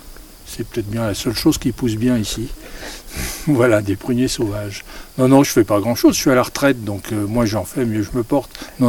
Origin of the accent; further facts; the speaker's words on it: Pantin, Île-de-France, France; also born or lived in Vitry-sur-Seine; Ah, alors moi je suis un Parisien, je suis né en très proche banlieue parisienne, à Vitry-sur-Seine, et j'ai habité jusqu'à ma majorité en une autre proche banlieue parisienne, à Pantin. Mais j'ai fait mes études à Paris, et donc je m'estime plus parisien que banlieusard.